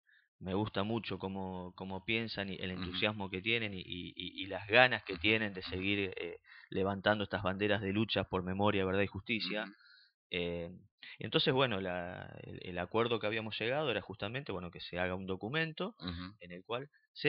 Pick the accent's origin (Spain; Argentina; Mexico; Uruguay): Argentina; Somos todos argentinos, es verdad, somos todos argentinos